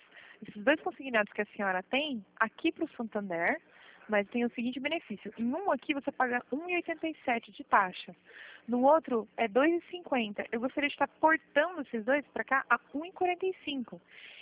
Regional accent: Marília, São Paulo, Brazil; eu sou aqui de Marília.

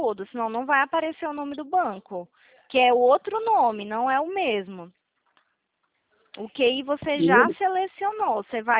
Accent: Ceará, Brazil; now in Campinas, Brazil; Eu sou natural do Ceará, porém atualmente não, moro aqui em São Paulo, em Campinas, né?

